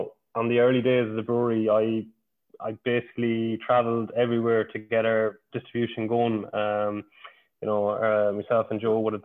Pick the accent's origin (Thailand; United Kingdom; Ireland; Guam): Ireland; Ballymote, Connacht; I'm born and raised in Ballymote. I'm the only fella from Ballymote